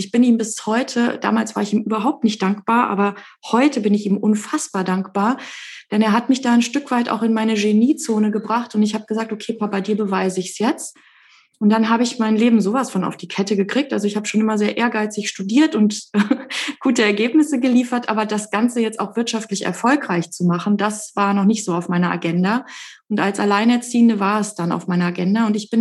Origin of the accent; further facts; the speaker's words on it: Germany; also born or lived in Tanzania; ich bin, wie gesagt, in Tansania geboren. Und als ich ein Jahr alt war, sind meine Eltern dann zurück nach Deutschland gegangen. Meine Mutter ist gebürtige Griechin